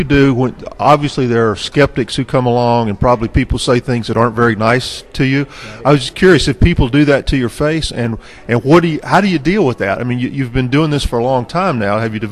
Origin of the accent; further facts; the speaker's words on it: Maumelle, Arkansas, United States; From Maumelle, Arkansas.